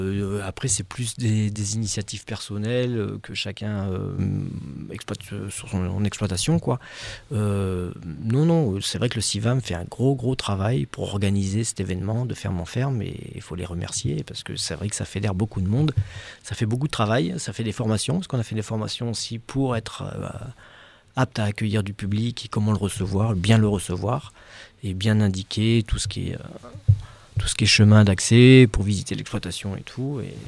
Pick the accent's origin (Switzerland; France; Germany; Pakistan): France; Centre-Val de Loire; moved away as an adult; J'ai atterri ici en 88, donc ça fait un petit bail déjà. Je suis d'Eure-et-Loire, pur Beauceron, donc dans les céréales.